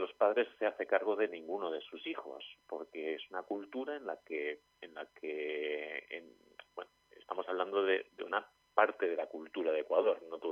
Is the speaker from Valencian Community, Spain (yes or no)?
yes; Elche, Valencian Community, Spain; aprovechando pues que yo soy español y que bueno, de alguna manera pues no me queda demasiado lejos de mi hogar, yo soy de Elche